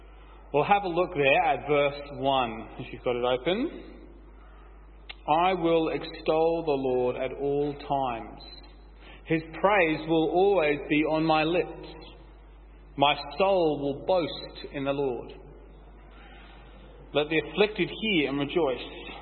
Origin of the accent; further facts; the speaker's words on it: United Kingdom; Being British, it's definitely over the top for me.